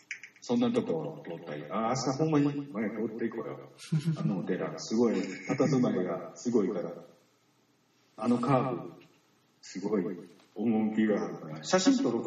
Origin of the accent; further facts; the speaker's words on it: Osaka, Japan; 自分が生まれ育った大阪市住吉区なんで